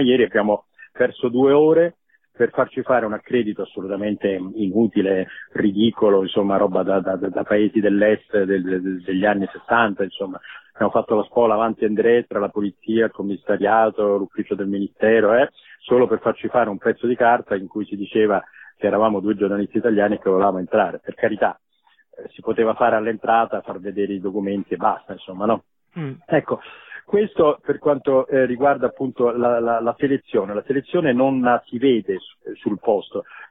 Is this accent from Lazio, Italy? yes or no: yes; Rome, Lazio, Italy; io vengo da Roma